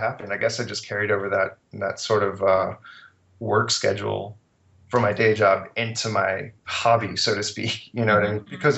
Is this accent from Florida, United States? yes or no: yes; Miami, Florida, United States; And I was raised in Miami, and I wanted to get out of Miami, Florida.